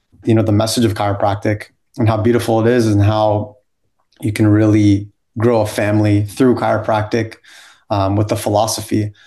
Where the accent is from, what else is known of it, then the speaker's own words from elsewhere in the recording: San Diego, California, United States; born there; I was born in San Diego, obviously